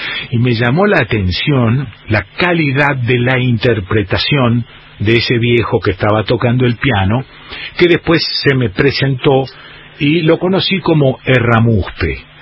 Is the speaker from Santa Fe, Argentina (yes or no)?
yes; Rosario, Santa Fe, Argentina; yo nací en Rosario, me crié en Rosario, navegué un poco el Paraná en Rosario